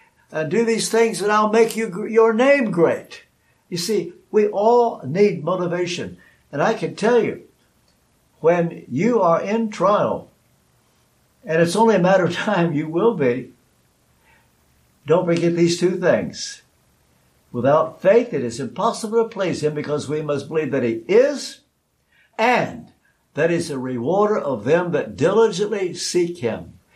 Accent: Kentucky, United States; In my home state of Kentucky, in the last couple days, there have been over 75 people killed overnight through a tornado.

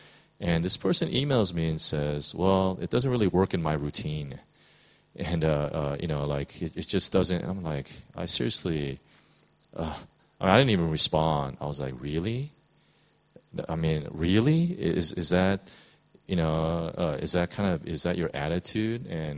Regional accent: United States; I have a tremendous amount of respect for our military, you know, as an American

